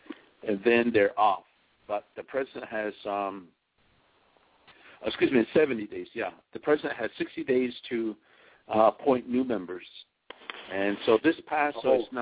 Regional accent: Shiprock, New Mexico, United States; Yeah, I'm from Shiprock.

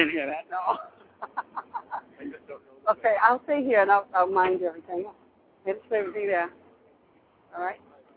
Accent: Stoughton, Massachusetts, United States; No, we're from Stoughton, Massachusetts.

